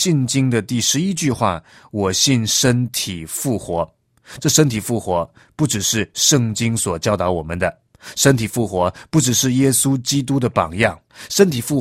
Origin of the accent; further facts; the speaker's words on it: China; 我们中国人谈到罪呢，通常一般的认知都是认为违反国家的法律那才叫罪。